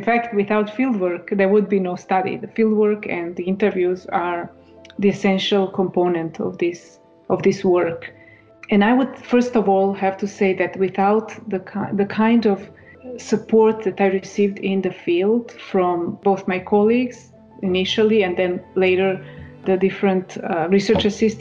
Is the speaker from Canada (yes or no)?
no; Croatia; now in Europe; I'm originally from Croatia